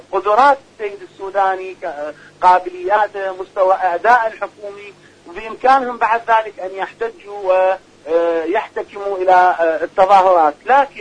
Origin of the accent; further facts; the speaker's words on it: Iraq; اليوم المواطن العراقي، صدقني أنا أقول لك من العراق